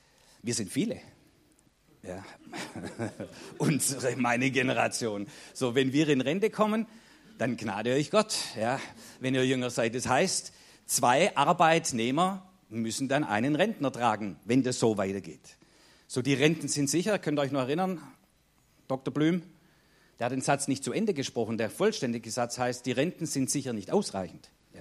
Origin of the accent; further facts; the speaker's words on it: Baden-Württemberg, Germany; aus Baden-Württemberg, wo ich herkomme, wie man nicht schwer hören kann